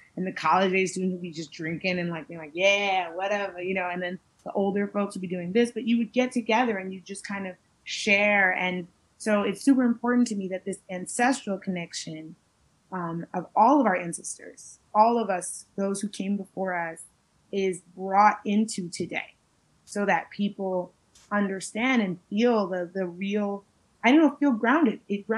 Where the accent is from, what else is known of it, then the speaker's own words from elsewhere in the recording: Brooklyn, New York, United States; and I grew up in Brooklyn, most of the people I knew growing up here, we lived with multiple family members